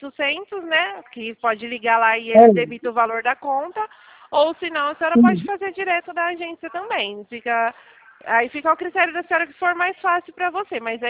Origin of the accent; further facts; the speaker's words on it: Presidente Prudente, São Paulo, Brazil; Eu sou de Presidente Prudente.